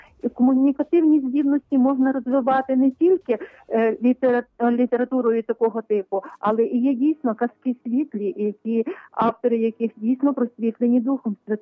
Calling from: Kamianets-Podilskyi, Khmelnytskyi Oblast, Ukraine; Кам'янець-Подільський.

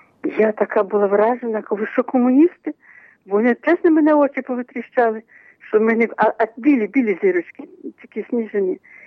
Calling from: Rivne, Rivne Oblast, Ukraine; то я з Рівного.

